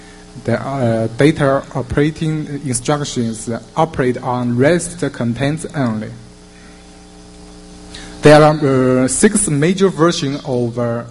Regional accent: China; from China.

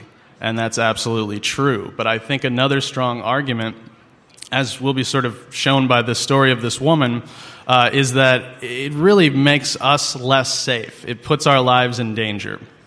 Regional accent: Midwest, United States; So I was raised in the Midwest. I went to Columbia College in Chicago.

